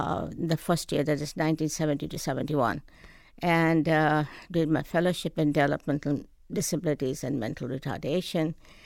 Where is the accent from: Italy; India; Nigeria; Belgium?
India; moved away as an adult; now in United States; I'm from India. And my husband and I, after our marriage, came here in 1967.